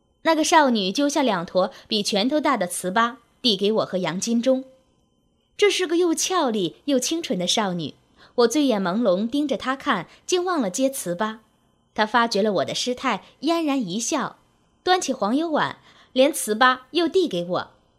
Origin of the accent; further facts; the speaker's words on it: Beijing, China; 主人为了和我这个北京来客交个朋友